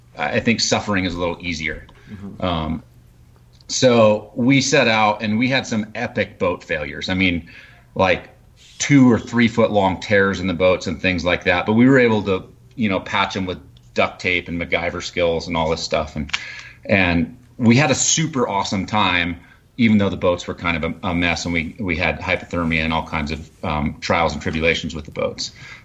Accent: Alaska, United States; And so I grew up in Alaska doing all these backcountry trips.

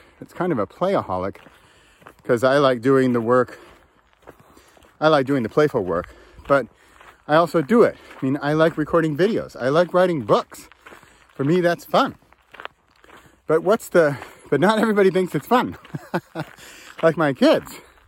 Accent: California, United States; I grew up in California. I'm not a surfer. I don't know how to surf.

